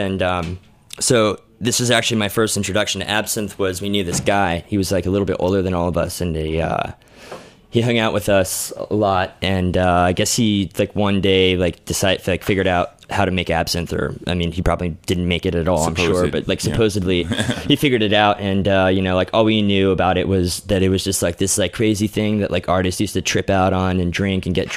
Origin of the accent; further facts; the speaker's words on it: Tucson, Arizona, United States; Tucson. Yeah. Well, you know, there wasn't a lot